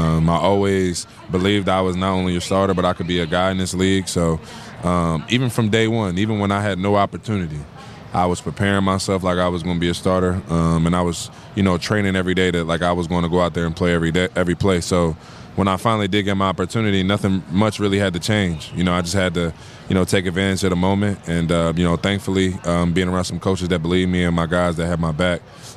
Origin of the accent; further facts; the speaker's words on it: Philadelphia, Pennsylvania, United States; I grew up right around North Philly.